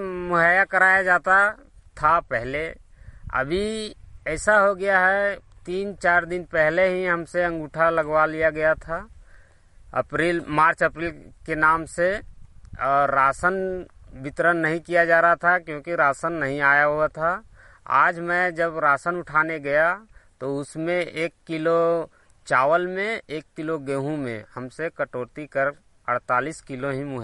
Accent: Gunjardih, Jharkhand, India; ग्राम post गुंजरडी, थाना नवाडी, जिला बोकारो का रहने वाला हूँ।

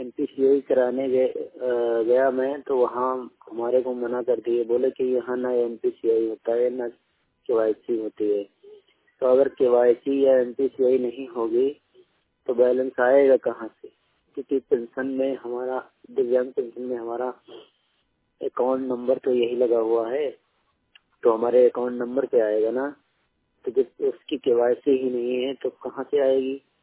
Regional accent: Barabanki, Uttar Pradesh, India; मैं उत्तर प्रदेश से बाराबंकी जिले का रहने वाला हूँ।

